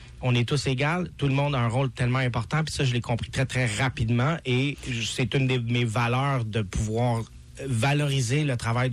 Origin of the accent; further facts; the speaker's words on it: Montreal, Quebec, Canada; Je viens de Montréal.